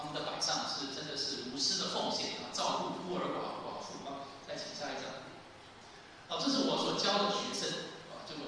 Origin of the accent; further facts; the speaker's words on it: Taipei, Taiwan; 这个就是我小时候的情况就是这样。小时候在台北啊